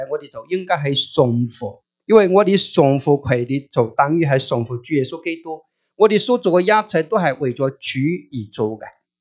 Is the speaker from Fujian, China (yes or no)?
no; Guangdong, China; 我是广东那边